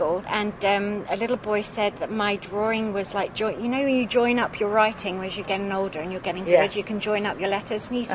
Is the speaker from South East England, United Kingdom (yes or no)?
yes; South East England, United Kingdom; And I grew up on the Kent coast, near the White Cliffs of Dover.